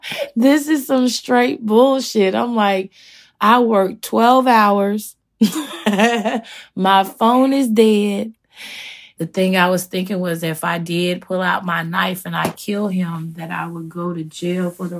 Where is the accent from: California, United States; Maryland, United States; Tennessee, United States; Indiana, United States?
Tennessee, United States; Memphis; I'm from Memphis, Tennessee.